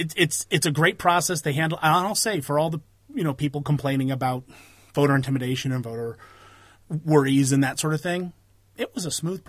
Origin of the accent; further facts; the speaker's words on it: Canada; I'm Canadian.